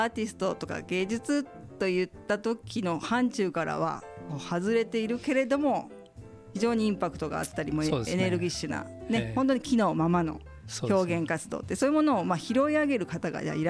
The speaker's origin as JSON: {"language": "Japanese", "region": "Shizuoka", "country": "Japan", "said": "私静岡出身でして"}